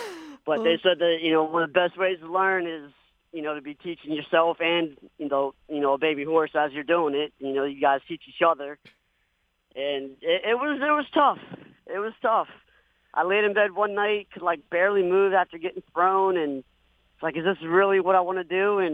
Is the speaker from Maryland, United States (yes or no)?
yes; Silver Spring, Maryland, United States; I grew up in Silver Spring, Maryland, so there's, you know, Laurel's not too far from Silver Spring, but it's not exactly 10 minutes away.